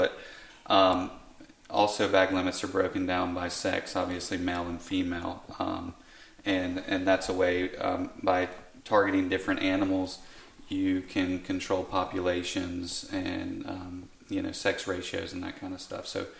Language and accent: English; Southeast, United States; You can tell I'm more from the Southeast here